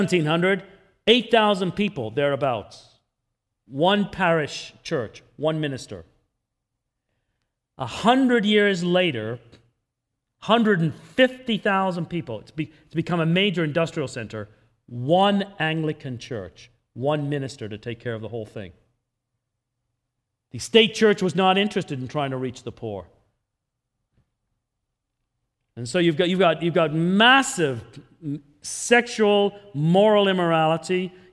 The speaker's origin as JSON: {"language": "English", "region": "England", "country": "United Kingdom", "tie": "born there", "said": "I was born in England."}